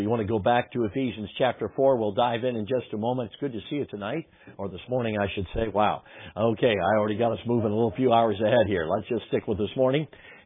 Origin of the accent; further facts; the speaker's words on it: Menomonee Falls, Wisconsin, United States; Okay, so we're from Menominee Falls, Wisconsin. We've lived there now for 25 years, and so that's where we make our home.